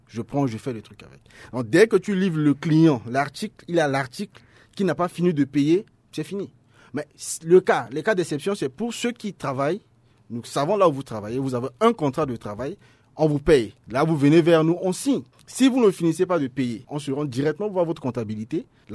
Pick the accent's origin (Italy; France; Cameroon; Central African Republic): Central African Republic; On leur dit, non, nous ne sommes pas de ces gens-là. Nous sommes des Centrafricains.